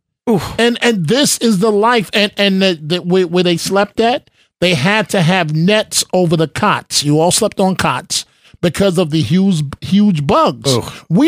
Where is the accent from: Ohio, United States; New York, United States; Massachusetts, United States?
New York, United States; New York City; So you know, I grew up in New York City.